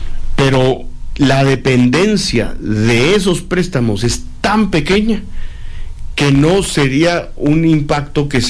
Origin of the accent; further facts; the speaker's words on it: Guatemala; que obviamente como guatemaltecos sufrimos, vivimos y vemos